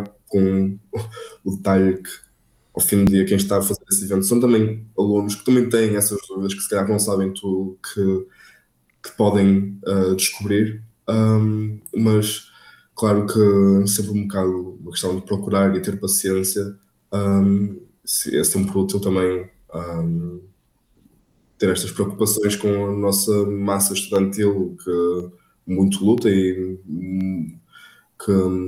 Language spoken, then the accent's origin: Portuguese; Norte, Portugal; mas nunca esquecendo que, acima de tudo, sou minhoto